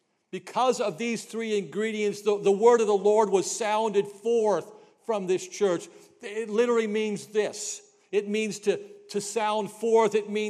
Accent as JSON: {"language": "English", "region": "Oregon", "country": "United States", "tie": "born or raised there", "said": "I grew up in the Northwest, up in the mountains of Oregon, the Blue Mountains"}